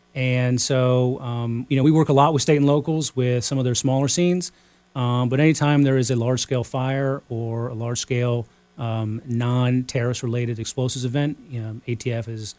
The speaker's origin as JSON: {"language": "English", "town": "Arlington", "region": "Virginia", "country": "United States", "tie": "born or raised there", "also_born_or_lived": "Bristol, Virginia", "said": "So I'm born and raised in Arlington County, Virginia."}